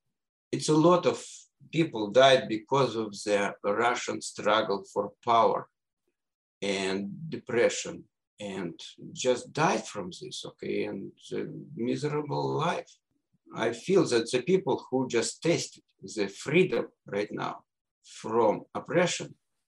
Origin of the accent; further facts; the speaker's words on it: Canada; also born or lived in Minsk, Belarus; okay, I'm Canadian Jew